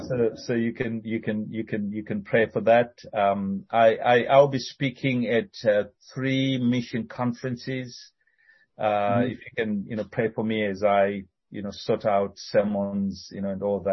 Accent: Zimbabwe; now in Johannesburg, South Africa; Some of you know we are originally from Zimbabwe, but we are serving from South Africa, you know, in Johannesburg. And we've been in South Africa for 4 years. So we actually moved to South Africa when we started serving with Mission to the World.

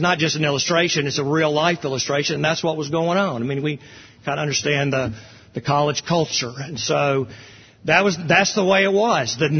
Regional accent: Jackson, Mississippi, United States; we had some friends that I grew up with in Jackson.

